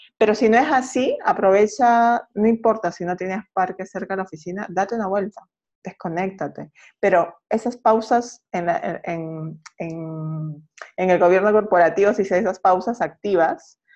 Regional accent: Peru; yo como buena peruana

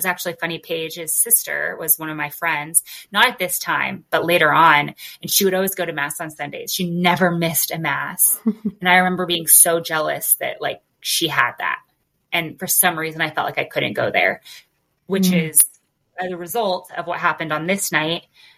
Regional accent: Denver, Colorado, United States; born there; But yeah, I was born in Denver, where I currently live, but I ended up moving around.

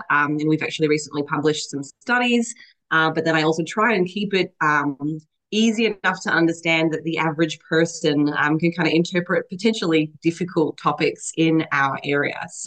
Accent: Tasmania, Australia; moved away as an adult; now in Florida, United States; So originally, like, born and raised in Australia in a little place called Tasmania. I guess moved to the USA, specifically Florida, in 2017. I have been here ever since.

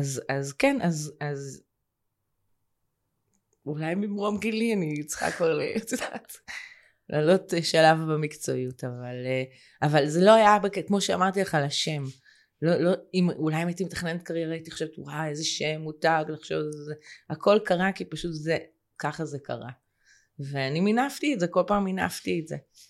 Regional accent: Tel Aviv, Tel Aviv District, Israel; אני גדלתי בתל אביב

